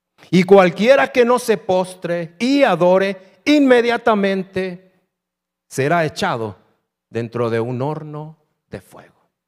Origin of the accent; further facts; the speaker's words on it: Honduras; nosotros como hondureños, como que ya deberíamos tener algo más de experiencia.